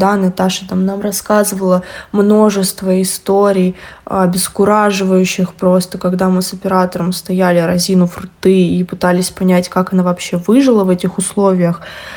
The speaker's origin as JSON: {"language": "Russian", "region": "Donetsk Oblast", "country": "Ukraine", "tie": "born or raised there", "said": "Я выросла в Новоазовском районе, я здесь училась, и в 19-м году я поехала учиться во ВГИК. То есть можно сказать, что я местная, мои родители здесь живут"}